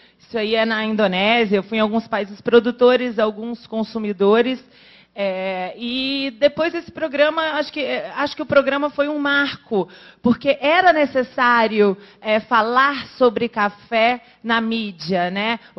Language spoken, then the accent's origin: Portuguese; Espírito Santo, Brazil; Eu sou capixaba, sou filha de produtor de café também